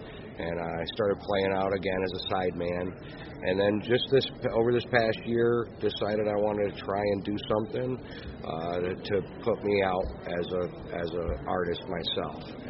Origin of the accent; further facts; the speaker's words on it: Florida, United States; In Florida. I grew up in Florida.